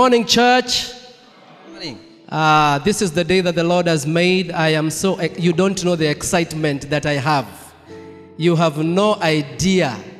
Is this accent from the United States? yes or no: no; Kenya; moved away as an adult; now in Kampala, Uganda; I am Kenyan by nationality, Ugandan by assignment, Congolese by choice. Hey, I have it's a triple citizenship. I am born in Kenya, raised in Kenya, and I minister in a church called Trinity Chapel, Kampala